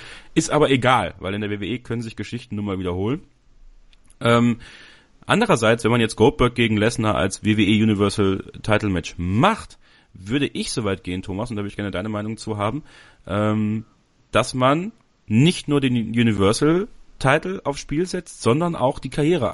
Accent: Belgium; born there; ja, mein Gott, ich bin in Belgien geboren, Leute.

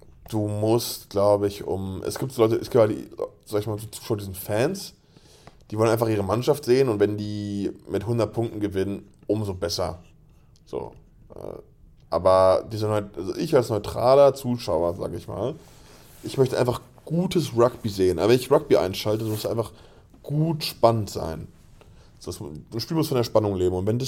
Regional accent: France; England, das ist ganz einfach als Franzose. Immer gegen England.

